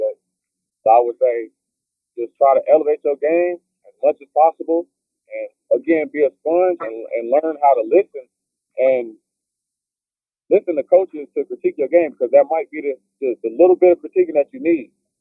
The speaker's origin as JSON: {"language": "English", "region": "the Carolinas", "country": "United States", "said": "I'm from Carolina."}